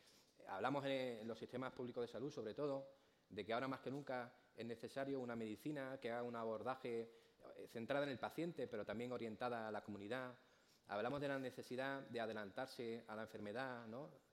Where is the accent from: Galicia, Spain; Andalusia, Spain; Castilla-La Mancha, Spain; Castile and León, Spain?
Castilla-La Mancha, Spain; Ciudad Real; Soy de Ciudad Real.